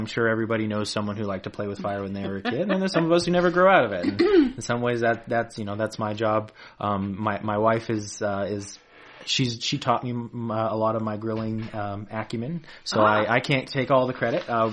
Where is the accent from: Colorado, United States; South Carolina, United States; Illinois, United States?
Colorado, United States; I do want to say I'm from Colorado, and we like to joke in Colorado that every season is grilling season.